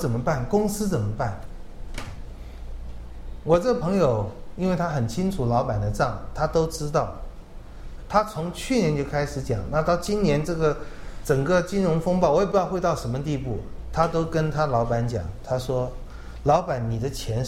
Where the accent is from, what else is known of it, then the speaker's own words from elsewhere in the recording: China; 每次没有饭要谢饭，谢完饭才有，这个我们中国人太受不了了。